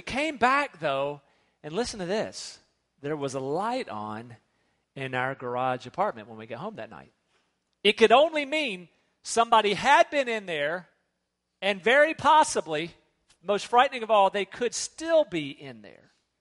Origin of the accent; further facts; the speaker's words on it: North Carolina, United States; I'm thinking, I'm from North Carolina. We don't have dragon-like iguana creatures.